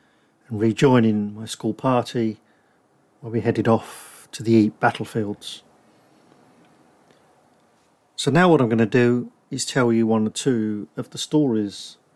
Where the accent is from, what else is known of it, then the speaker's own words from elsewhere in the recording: Northampton, East Midlands, United Kingdom; another one of those men from my hometown of Northampton.